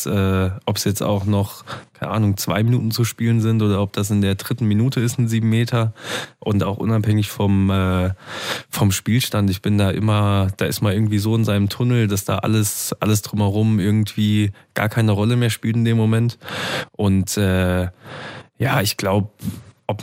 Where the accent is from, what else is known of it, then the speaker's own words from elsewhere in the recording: Niederwürzbach, Saarland, Germany; ich schwärme immer für mein Heimatdorf Niederwitzbach. Da gibt's einen wunderschönen See.